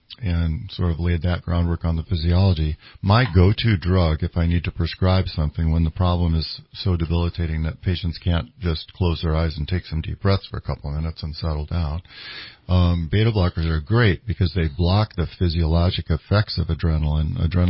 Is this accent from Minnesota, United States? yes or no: yes; Minnesota, United States; because I grew up in Minnesota, it's like if you're going to go sledding